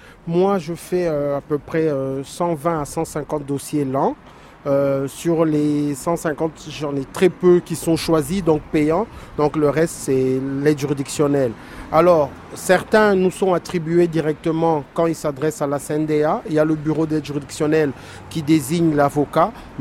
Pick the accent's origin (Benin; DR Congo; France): DR Congo; Moi, je suis originaire de République démocratique du Congo. Donc quand je suis arrivé ici, c'était déjà la République démocratique du Congo